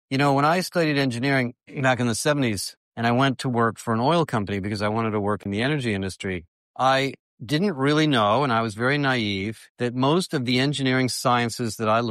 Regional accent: Berkeley, California, United States; I spent a lot of my time growing up in Berkeley, California, and I spent a lot of time on the Berkeley campus

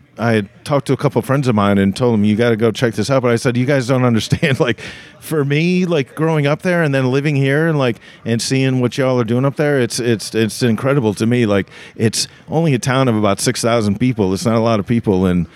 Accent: New York, United States; also born or lived in Norfolk, Virginia; I was born in Norfolk, Virginia, and I was given up for adoption. So I was adopted by a couple, and they ended up getting divorced, and I went with the mom, and we moved to upstate New York, which is central to New York.

